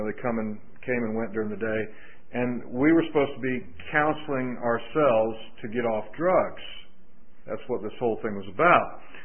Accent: Jacksonville, Florida, United States; And so I got out of prison, went back to my hometown of Jacksonville, Florida.

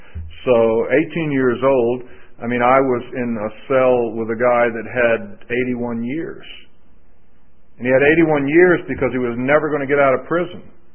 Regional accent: Jacksonville, Florida, United States; And so I got out of prison, went back to my hometown of Jacksonville, Florida.

